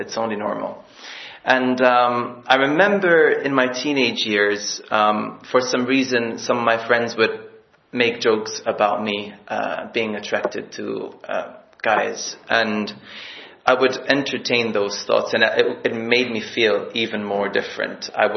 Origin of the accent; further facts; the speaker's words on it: Malta; also born or lived in France / London; I am 30 years old. … I come from Malta. I was raised in my home country. And I spent 3 years in France and 2.5 years in London.